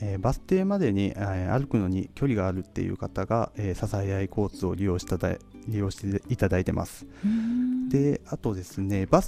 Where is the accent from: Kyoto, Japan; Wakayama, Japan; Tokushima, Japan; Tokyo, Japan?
Kyoto, Japan; Kyotango; 出身は、京都府、の京丹後市の、丹後町っていう、まさしく今サービスがスタートしている地域が出身です。